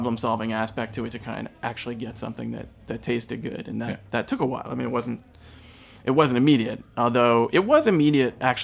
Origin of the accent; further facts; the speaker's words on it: Kentucky, United States; So I grew up in Eastern Kentucky and grew up in a dry county